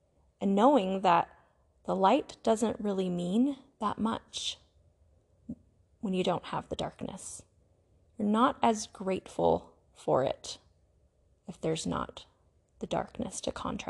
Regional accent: California, United States; moved away as an adult; now in Utah, United States; I grew up in California and in Southern California, where there are not really seasons very much.

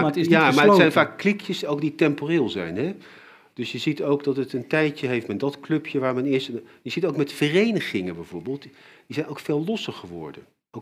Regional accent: The Hague, South Holland, Netherlands; born there; Ik ben geboren in Den Haag, dat zeggen ze ook tegen ons.

